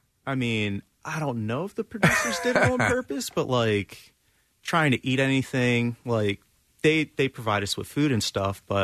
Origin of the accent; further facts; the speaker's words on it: Delaware, United States; I am from Delaware.